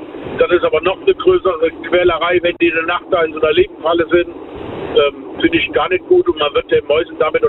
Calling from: Rhineland-Palatinate, Germany; Ich bin aus der Eifel, bei Main, bei Gerisch.

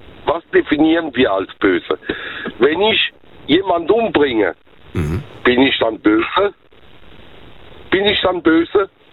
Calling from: Ludwigshafen, Rhineland-Palatinate, Germany; Aus Ludwigshafen.

